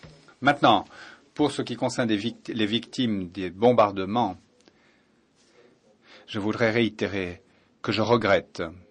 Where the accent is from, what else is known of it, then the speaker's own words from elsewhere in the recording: Montenegro; French is a second language; Je viens du Monténégro et c'est le journal Dan.